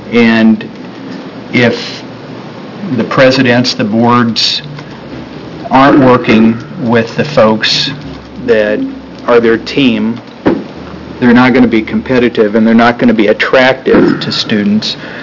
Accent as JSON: {"language": "English", "town": "The Dalles", "region": "Oregon", "country": "United States", "tie": "born or raised there", "said": "an example of a committee decision for the name of a school that happens to be my hometown is the Dalles-Wetonka Eagle Indians North Wasco County School District 21."}